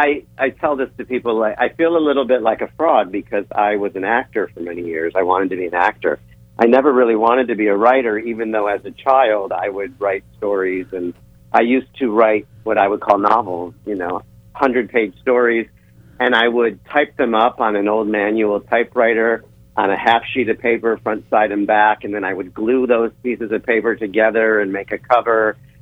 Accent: Michigan, United States; I wrote a play based on me and my best friend growing up in the Detroit suburbs in the 80s.

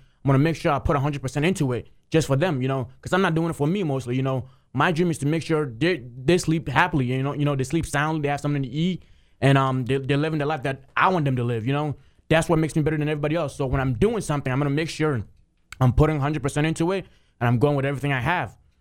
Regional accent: Ghana; now in United States; I've been in America for almost 10 years. I came here from Africa, Ghana, West Africa.

